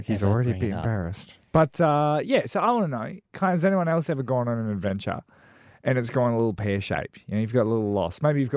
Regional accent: Darwin, Northern Territory, Australia; also born or lived in Perth; because I was born in Perth to the age of 4, and then straight to the age of 4. They were like, quick, catch up. And we drove to Darwin to live in Darwin.

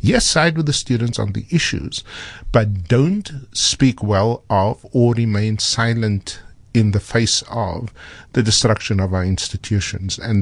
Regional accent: South Africa; Let me tell you something. I am jealous as a South African about what kids learn there

